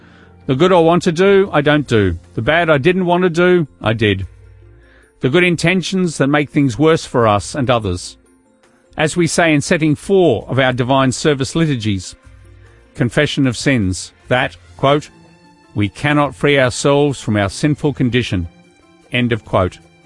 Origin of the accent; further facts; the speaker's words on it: Sydney, New South Wales, Australia; I grew up in Sydney, far away from North Queensland or the Northern Territory, in the suburbs.